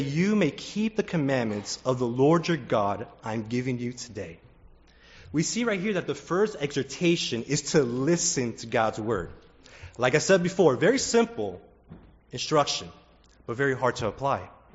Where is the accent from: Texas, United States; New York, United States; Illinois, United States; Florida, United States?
Florida, United States; Miami; My favorite basketball team was the Miami Heat. I grew up in Miami, Florida.